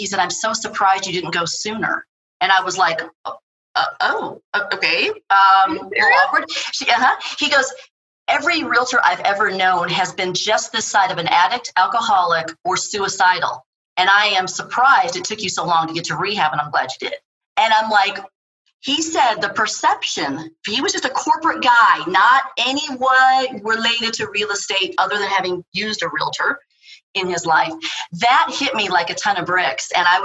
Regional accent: Chicago, Illinois, United States; it was in Chicago, which is my hometown. That's where I grew up.

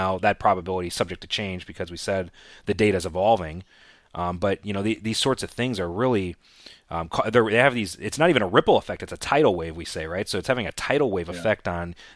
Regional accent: Chicago, Illinois, United States; I'm from Chicago, certain part of Chicago, there's risk in Chicago.

